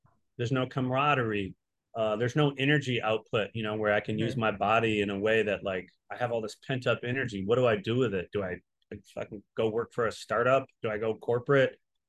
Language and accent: English; Michigan, United States; I'm from Northern Michigan, you know, small town. Like I'm pretty, you know, used to wide open spaces.